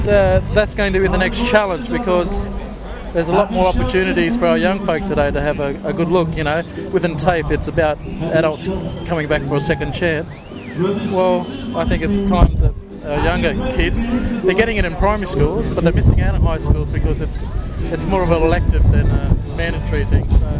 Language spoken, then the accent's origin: English; Kempsey, New South Wales, Australia